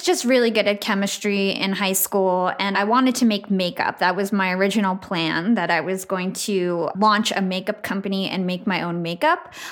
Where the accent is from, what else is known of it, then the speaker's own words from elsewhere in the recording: Watchung, New Jersey, United States; So I grew up in Watchung, New Jersey. I'm a Jersey girl.